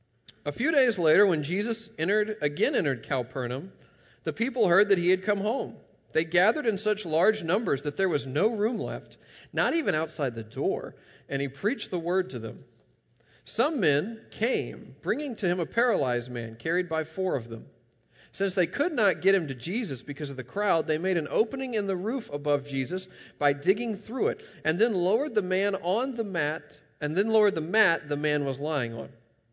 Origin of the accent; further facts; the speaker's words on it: Memphis, Tennessee, United States; Well, Orange Mound is a section of my hometown, Memphis, Tennessee.